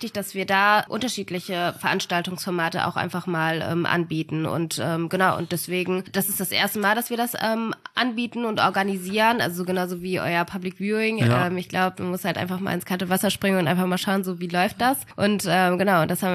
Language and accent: German; Essen, North Rhine-Westphalia, Germany; Essen, ja, genau, meine Heimatstadt.